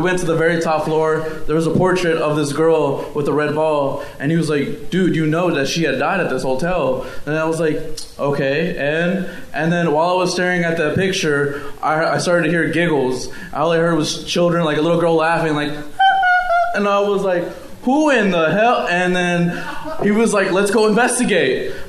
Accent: Austin, Texas, United States; I'm from Austin, Texas.

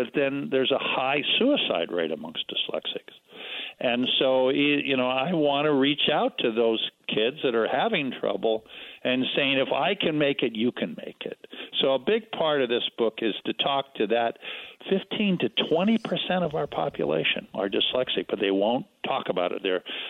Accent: California, United States; also born or lived in Kansas; But I was grew up in California. I was born in Kansas, where all oceanographers come from.

